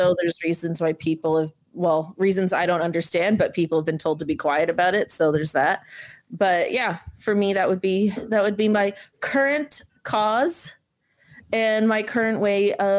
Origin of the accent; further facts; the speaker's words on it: Canada; as a Canadian who's in Canada